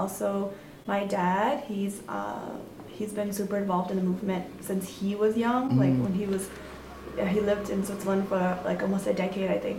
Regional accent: Dharamsala, Himachal Pradesh, India; born there; also born or lived in Boston; I was born in Dharamsala. Okay. And I lived in Kanki for 1 year. and then in Boston

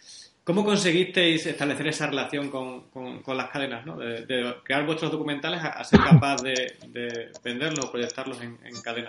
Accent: Extremadura, Spain; para mí como extremeño es un placer y un honor que haya gente como vosotros trabajando

